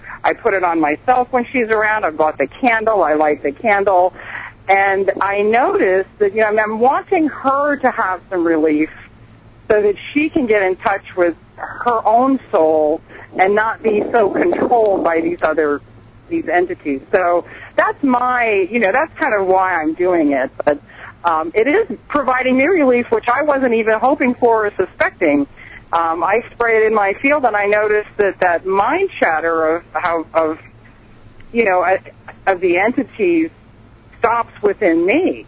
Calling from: Hot Springs, Arkansas, United States; I'm calling from Hot Springs, Arkansas.

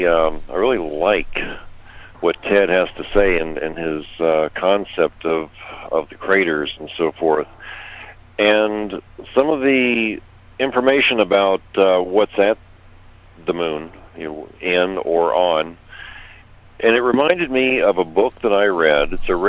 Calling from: Phoenix, Arizona, United States; I'm calling from Phoenix.

